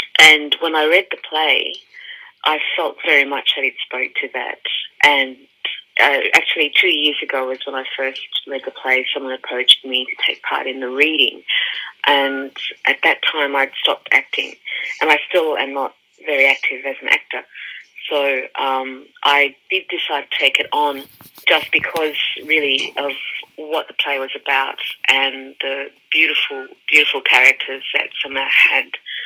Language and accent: English; Australia; also born or lived in Lebanon; Culturally, I'm born in Lebanon. Came to Australia as a child, grew up here with the civil war going on in the background.